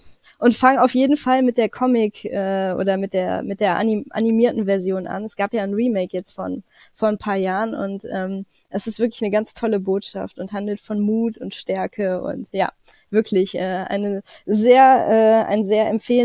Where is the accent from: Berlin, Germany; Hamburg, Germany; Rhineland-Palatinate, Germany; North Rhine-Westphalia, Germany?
North Rhine-Westphalia, Germany; Erkelenz; So viele, wie meine Heimatstadt Erkelenz Einwohner hat.